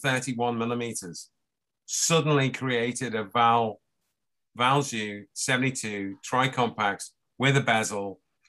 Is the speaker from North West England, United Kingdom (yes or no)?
yes; Liverpool, North West England, United Kingdom; I'm from Liverpool. It's about 40 miles where I'm from. So we speak the same kind of language.